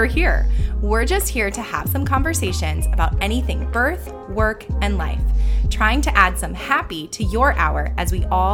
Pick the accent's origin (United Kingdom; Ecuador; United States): Ecuador; Quito, Pichincha; I grew up in South America. In Quito, Ecuador. I moved there when I was in seventh grade and then graduated high school there.